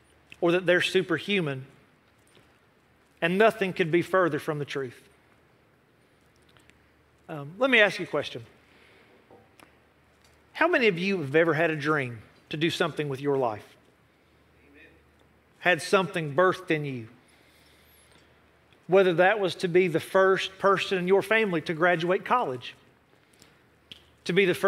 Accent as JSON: {"language": "English", "region": "West Virginia", "country": "United States", "said": "I'm from West Virginia. … to the place where I belong. The only way I know to sing is twangy."}